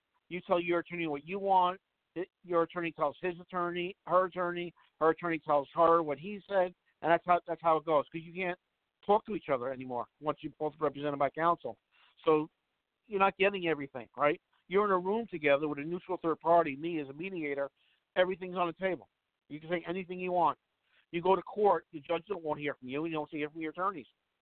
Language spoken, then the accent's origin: English; New York, United States; And as you know, we're both from New York. New York's always the last to do anything anyway.